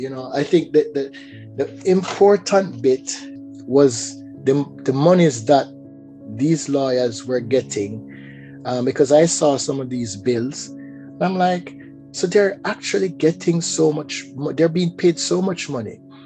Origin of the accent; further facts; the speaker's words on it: Jamaica; So far, you know, as Jamaican, you say, oh, Europe is so far away. The US is just right there, but Europe is just so far away.